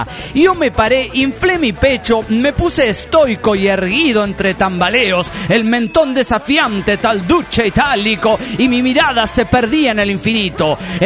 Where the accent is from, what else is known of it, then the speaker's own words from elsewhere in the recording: Tepic, Nayarit, Mexico; de Tepic, Nayarit, México.